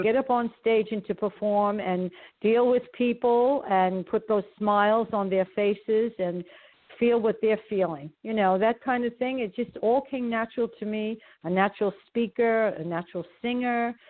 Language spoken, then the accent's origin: English; New York City, New York, United States; born there; Okay. I was born in Canarsie, Brooklyn.